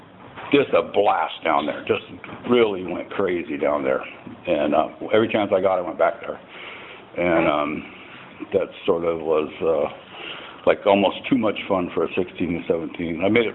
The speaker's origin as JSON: {"language": "English", "town": "Duarte", "region": "California", "country": "United States", "tie": "born there", "said": "I was born in Duarte, California, which is a really nice place till now when it's smogged out and a big mess."}